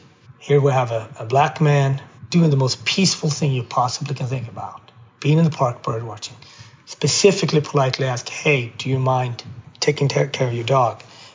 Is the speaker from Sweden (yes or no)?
yes; Sweden; moved away as an adult; now in United States; I was raised in Sweden, and I choose to come to America as an immigrant. That's just that. I did not come here as a refugee. I came here as an immigrant.